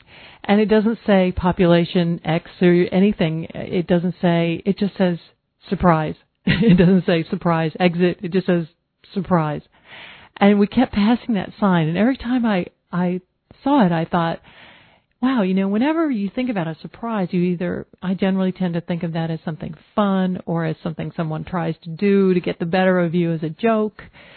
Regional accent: Georgia, United States; And back in my home state in Georgia, last week when we were broadcasting, we were on the road in Arizona.

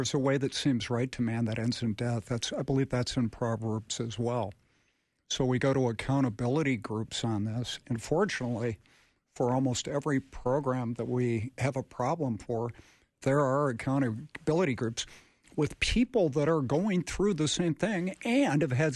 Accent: Edina, Minnesota, United States; I'm from Edina, we'll take it

